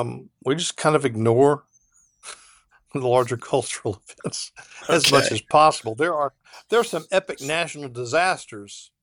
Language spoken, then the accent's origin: English; the South, United States; When I grew up in the South, the Baptist Church could always be counted on to have a fiery sermon